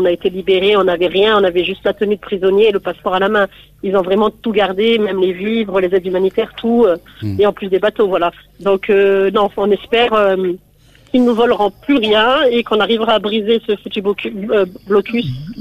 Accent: Nice, Provence-Alpes-Côte d'Azur, France; je suis de Nice

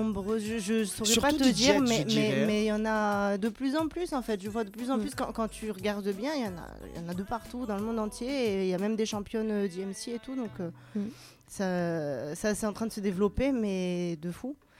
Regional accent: Nancy, Grand Est, France; also born or lived in Ecuador; now in Marseille, France; Ouais, j'ai grandi à Nancy.

